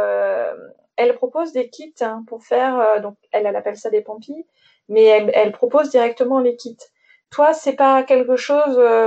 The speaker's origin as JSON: {"language": "French", "town": "Grenoble", "region": "Auvergne-Rhône-Alpes", "country": "France", "said": "parce que moi je suis grenobloise"}